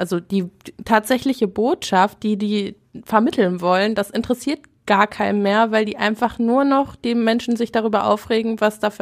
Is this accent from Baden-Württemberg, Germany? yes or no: no; Essen, North Rhine-Westphalia, Germany; ob ich jetzt Farbe zum Beispiel hier bei uns in Essen auch gegen die RWE-Zentrale sprühe